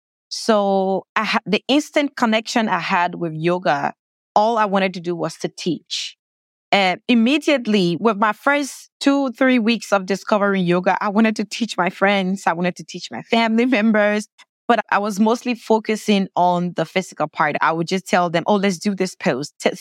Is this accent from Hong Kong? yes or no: no; Liberia; moved away as an adult; now in United States; So I was born and raised in Liberia. And in 2010, I got a scholarship opportunity to continue my undergraduate study in the U.S.